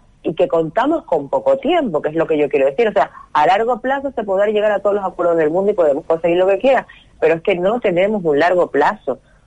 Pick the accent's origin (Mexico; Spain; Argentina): Spain; Canary Islands; a nosotros, o sea, a los canarios solo se nos tiene en cuenta cuando nos necesita